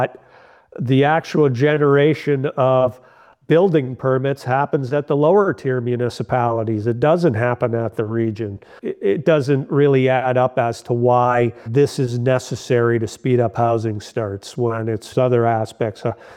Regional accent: Niagara Falls, Ontario, Canada; I know this because I'm from Niagara Falls

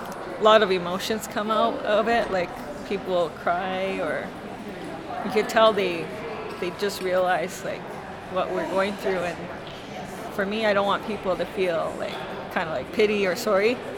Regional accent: Merritt, British Columbia, Canada; I'm from Upper Nicola Band in Merritt. From my dad's side, I'm from Saskatchewan Standing Buffalo Reserve.

